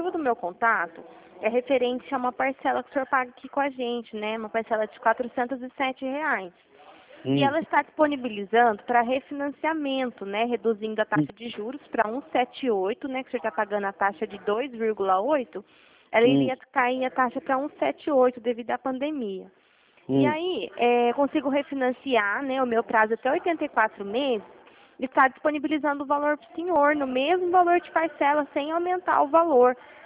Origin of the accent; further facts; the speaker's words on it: Mogi Guaçu, São Paulo, Brazil; Sou aqui de Mogi Guaçu.